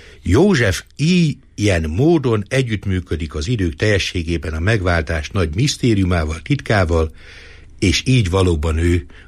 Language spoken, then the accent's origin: Hungarian; Nyékládháza, Borsod-Abaúj-Zemplén, Hungary; úgy a nyéklátházi származású vagyok